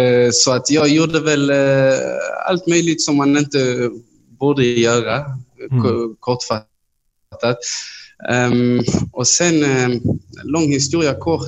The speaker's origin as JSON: {"language": "Swedish", "town": "Malmö", "region": "Skåne", "country": "Sweden", "tie": "born or raised there", "said": "Ja, alltså jag är född och uppvuxen i Malmö. Jag har bott i Malmö i största delen av mitt liv."}